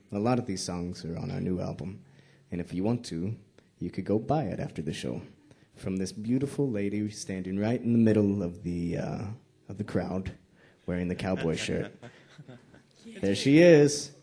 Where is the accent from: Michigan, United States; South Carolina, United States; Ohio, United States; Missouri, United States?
Missouri, United States; Ste. Genevieve; I come from this little tiny town with like 4,000 people back in Missouri in the middle of nowhere in the U.S. It's called St. Genevieve.